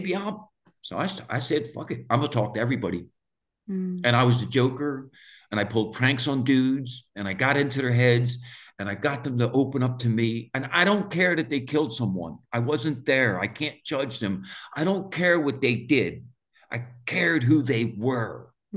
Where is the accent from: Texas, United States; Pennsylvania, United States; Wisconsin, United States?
Pennsylvania, United States; Philadelphia; I grew up in Southwest Philadelphia, and it's like the hardest edges of Dublin.